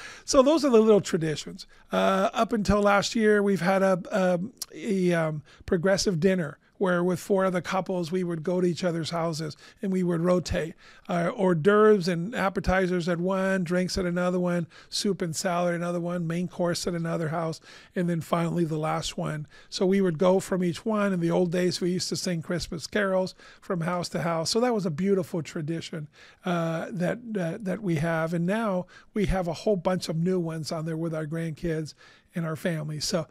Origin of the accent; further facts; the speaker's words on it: Cuba; I grew up in Cuba. So there, we didn't have